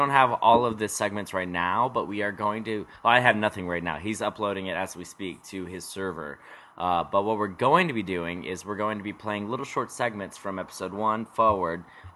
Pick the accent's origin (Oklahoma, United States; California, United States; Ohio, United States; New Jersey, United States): Oklahoma, United States; I'm from Oklahoma, honey. Public education.